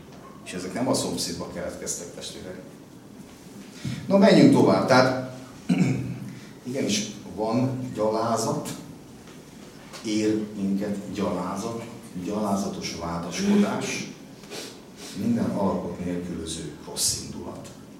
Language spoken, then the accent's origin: Hungarian; Hungary; Én büszke magyar is vagyok